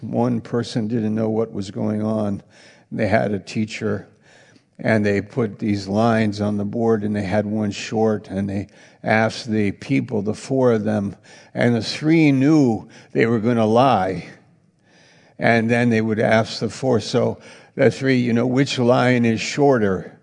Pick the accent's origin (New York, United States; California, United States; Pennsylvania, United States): New York, United States; I went to a small Bible college, and I'm from New York, and I was up in Maine, and I didn't know anybody